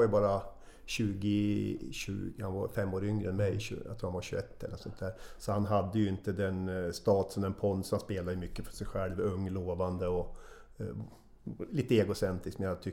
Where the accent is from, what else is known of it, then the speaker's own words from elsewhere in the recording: Sweden; moved away as an adult; jag kom från Sverige och hade spelat kanske 25 minuter per match, många matcher